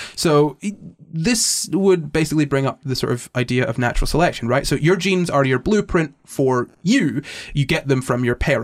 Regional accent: United Kingdom; seeing the name of that book series as a British person, that was very strange

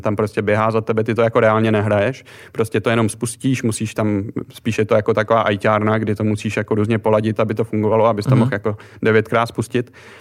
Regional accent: Nové Město na Moravě, Vysočina Region, Czechia; já jsem z Nového Města na Moravě, takže jako 3/4 hoďky

